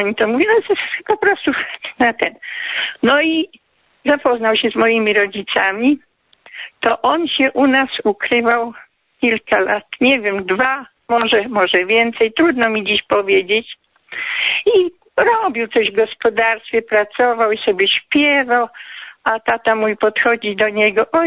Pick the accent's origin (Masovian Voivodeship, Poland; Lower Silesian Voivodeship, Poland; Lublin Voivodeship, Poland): Lublin Voivodeship, Poland; Poniatowa; born there; Ja urodziłam się w województwie lubelskim. Tam jest takie miasteczko Poniatowa.